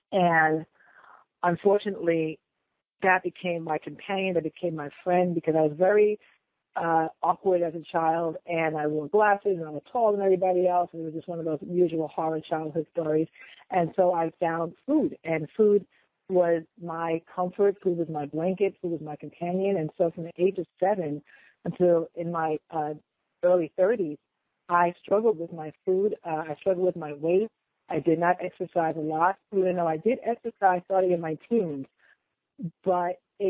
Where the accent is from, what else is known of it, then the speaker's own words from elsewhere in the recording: New York City, New York, United States; I grew up in the Bronx, in the East Bronx in New York.